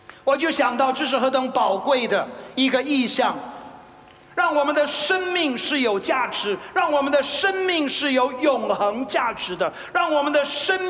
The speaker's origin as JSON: {"language": "Chinese", "country": "China", "said": "他们认为我们中国人都一定是佛教徒，一定是佛教徒。因此当我们跟他们分享我们不是佛教徒，我们乃是基督徒"}